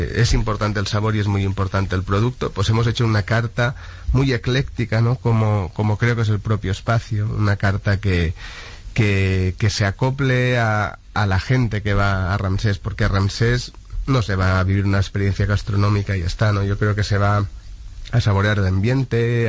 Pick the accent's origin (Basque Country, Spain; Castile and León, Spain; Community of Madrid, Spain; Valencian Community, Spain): Valencian Community, Spain; se nota que somos valencianos y que somos del Mediterráneo.